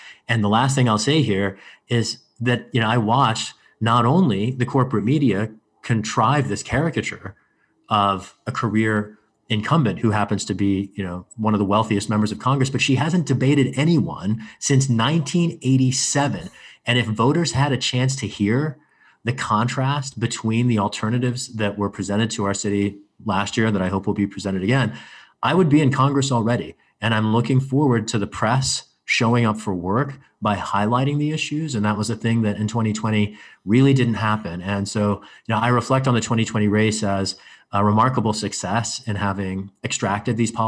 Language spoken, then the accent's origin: English; Pakistan; now in United States; The reason I am Pakistani-American in particular is because U.S. foreign policy a generation ago supported a military dictator in my native country, and that dictatorship denied civil liberties, including religious freedom.